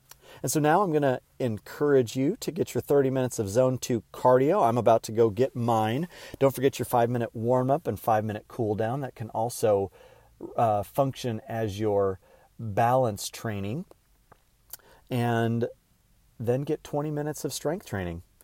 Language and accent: English; United States; Because I grew up in America.